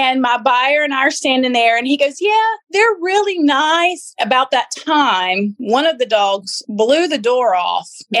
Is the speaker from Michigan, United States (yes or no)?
no; Shelby, North Carolina, United States; I have a family. I'm from the South. We do odd. Okay. You feel me? I mean, I'm from Shelby, North Carolina. We do a little odd.